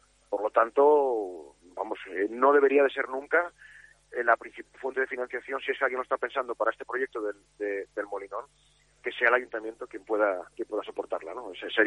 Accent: Gijón, Asturias, Spain; Los que somos de aquí de Gijón, los que hemos ido desde muy pequeños al estadio

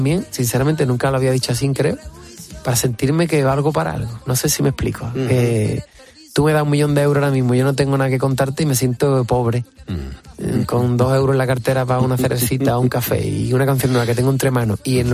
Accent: Rota, Andalusia, Spain; soy sur, soy de Cádiz, soy de Rota, me gusta el carnaval

